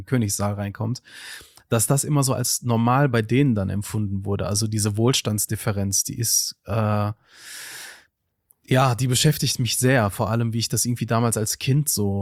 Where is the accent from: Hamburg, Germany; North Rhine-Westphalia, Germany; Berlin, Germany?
North Rhine-Westphalia, Germany; Duisburg; Ich habe in Duisburg-Marxloh, wo ich aufgewachsen bin, 12 Jahre als Theaterpädagoge und Betreuer dort gearbeitet.